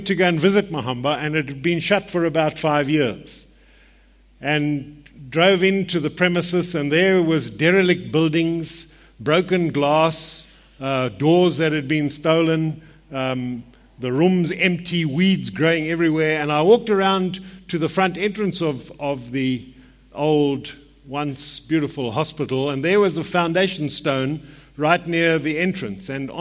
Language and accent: English; Johannesburg, Gauteng, South Africa; But it was a hospital I remember very well in my youth, growing up in the Methodist Church here in Johannesburg.